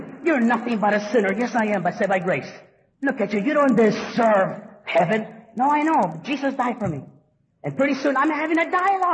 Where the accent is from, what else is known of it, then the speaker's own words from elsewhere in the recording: Los Angeles, California, United States; And yes, I'm from East LA. And yes, I cry.